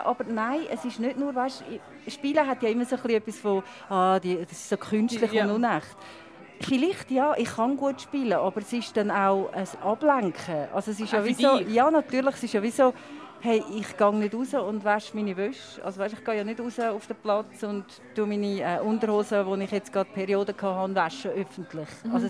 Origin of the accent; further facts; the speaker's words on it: Switzerland; Ich bin ja auch ein Cink, also ich bin aufgewachsen im Dorf als der einzige Italiener.